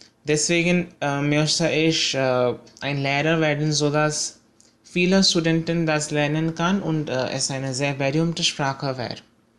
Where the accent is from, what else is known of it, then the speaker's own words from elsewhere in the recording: Pune, Maharashtra, India; German is a second language; Ich komme aus Pune, Indien. Ich bin im Jahr 1995 geboren.